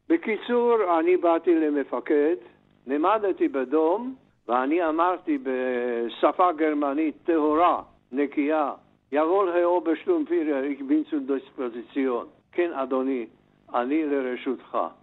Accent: Žilina, Žilina Region, Slovakia; now in Israel; גדלתי בעיר ז'ילינה בצ'כוסלובקיה. אז הייתי ב-1942, הייתי בן 13.

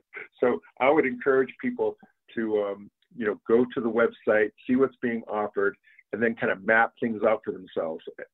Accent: Maine, United States; now in Connecticut; I'm originally from Maine, and I moved here to Connecticut.

